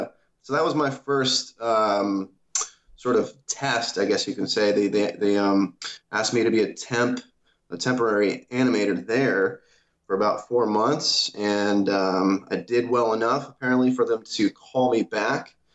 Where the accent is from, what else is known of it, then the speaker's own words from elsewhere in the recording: Iowa, United States; And so I just looked into colleges around the area where I grew up in Iowa, farm town.